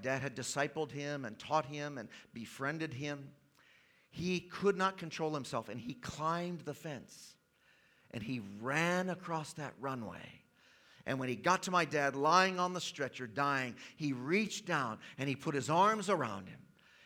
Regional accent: Tanzania; born there; I was born in East Africa, in the country of Tanzania. My parents were missionaries there.

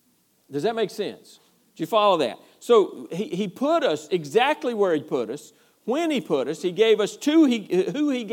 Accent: Georgia, United States; born there; I was born in Georgia, outside of Athens, Georgia.

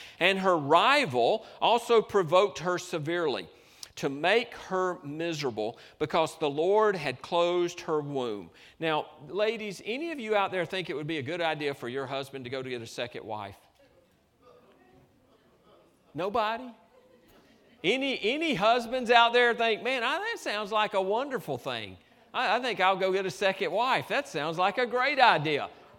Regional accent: Georgia, United States; I'm from Georgia. I have trouble with hail, right?

